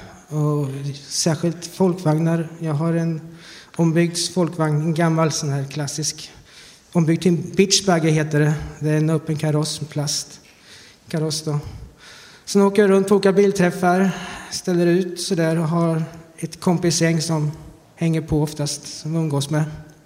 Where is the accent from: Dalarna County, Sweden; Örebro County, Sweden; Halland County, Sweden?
Örebro County, Sweden; Kumla; Jag är född på BB i Örebro och uppvuxen i Kumla.